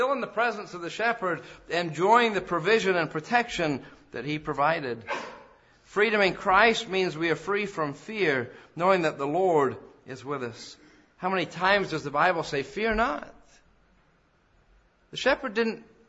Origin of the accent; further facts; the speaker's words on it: England, United Kingdom; I grew up in England, and we were back there, as some of you know, back in July and August this year.